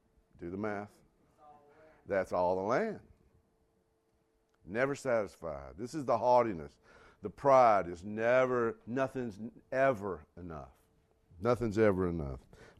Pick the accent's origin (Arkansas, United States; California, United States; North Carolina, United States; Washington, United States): North Carolina, United States; Mooresville; Glenn was part of our community where I grew up in Mooresville, North Carolina, just outside, actually, of Mooresville, North Carolina.